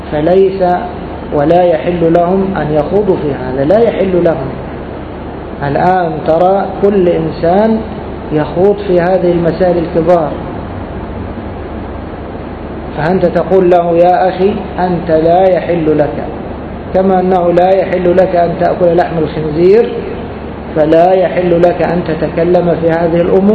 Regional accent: Egypt; فنحن هنا في بلادنا مصر لنا إمام وحاكم، ونحن في جماعته

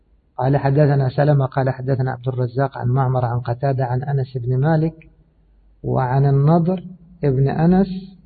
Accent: Egypt; وطبعا احنا كمصريين بنحذف النقاط فنقول ايش؟ نقول الدبان

